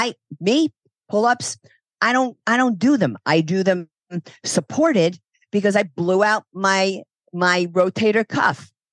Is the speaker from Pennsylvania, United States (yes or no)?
no; Brooklyn, New York, United States; And I'm American Italian. I'm from Brooklyn.